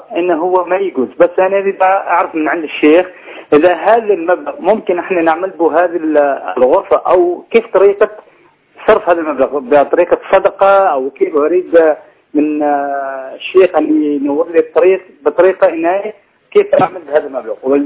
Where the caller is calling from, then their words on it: Oman; أنا أتكلمك من سلطنة عمان